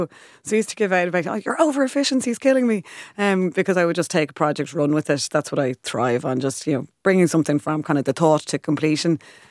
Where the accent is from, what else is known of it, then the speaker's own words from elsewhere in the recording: Rathfarnham, Leinster, Ireland; So I grew up in Rathfarnham. Great place to grow up. Family of five, fantastic upbringing.